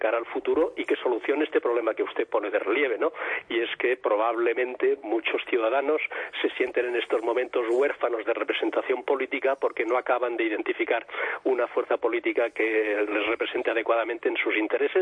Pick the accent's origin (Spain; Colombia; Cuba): Spain; Catalonia; como ciudadano, como catalán y como español